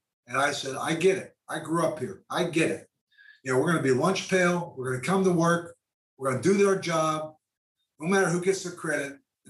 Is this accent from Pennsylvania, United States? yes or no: yes; Pennsylvania, United States; So I grew up in Western Pennsylvania. I go back in there to interview.